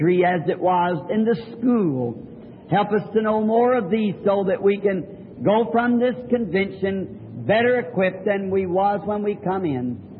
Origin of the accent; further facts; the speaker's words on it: the South, United States; born there; I'm a Southerner by birth